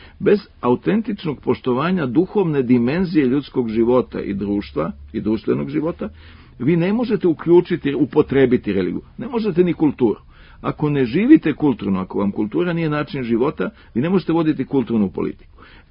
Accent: Serbia; mi smo kao narod Srbi imali veoma mnogo diskontinuiteta

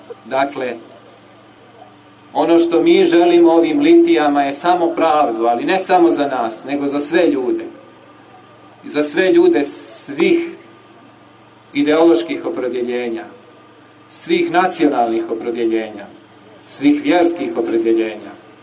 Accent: Paštrovići, Montenegro; born there; a ja sam rođen u Paštrovićima, a kao monah sam tek postao hercegovac.

